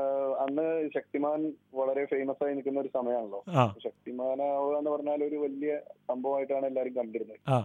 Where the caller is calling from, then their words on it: Nadakkavu, Kerala, India; ഞാന് നടക്കാവുന്നാണ്.